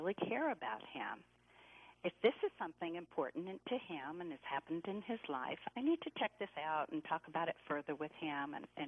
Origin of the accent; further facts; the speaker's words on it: New Jersey, United States; also born or lived in Connecticut, United States; you did say that I grew up in New Jersey and Connecticut.